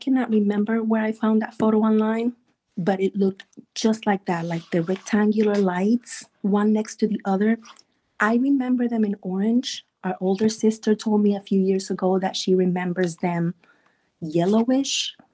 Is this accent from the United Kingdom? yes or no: no; Puerto Rico; So we're going back, like we grew up in Puerto Rico.